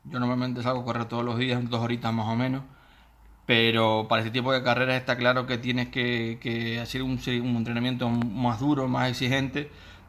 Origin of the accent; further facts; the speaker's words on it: Canary Islands, Spain; Yo soy de Tenerife